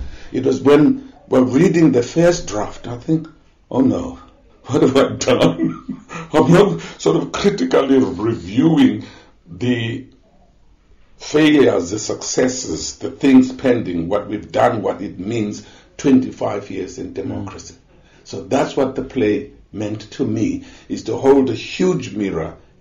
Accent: Port Elizabeth, Eastern Cape, South Africa; I come from Port Elizabeth. In 1820, the British settlers landed there.

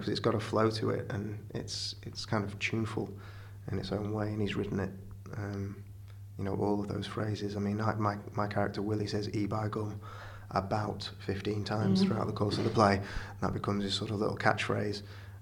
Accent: Stockport, North West England, United Kingdom; And I'm from Stockport, so I'm not too far away. I'm only 10 minutes down the road.

